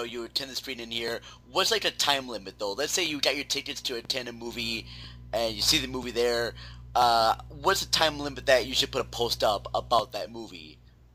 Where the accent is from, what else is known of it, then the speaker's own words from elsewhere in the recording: Minnesota, United States; They're just, you know, local ones here in my home state of Minnesota.